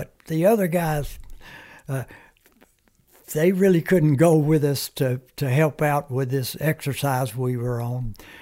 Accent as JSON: {"language": "English", "country": "United States", "first_language": "Comanche", "second_language": "English", "said": "There were Comanches, Apaches, Navajos, Hoopies, Zunis, and all kinds of Mexican and Mexican Indians, who my first language was Comanche."}